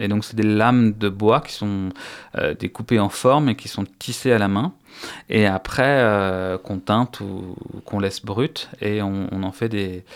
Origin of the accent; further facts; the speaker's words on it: Brest, Brittany, France; je suis originaire de Brest, et en fait c'est pas quelque chose qui était chez nous